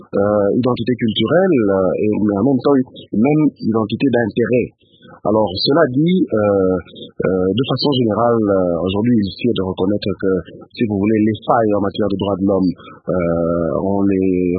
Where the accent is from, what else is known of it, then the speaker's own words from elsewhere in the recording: DR Congo; il nous appartient en tant que Congolais participant à l'espace francophone, de nous battre pour cette valeur de la diversité culturelle.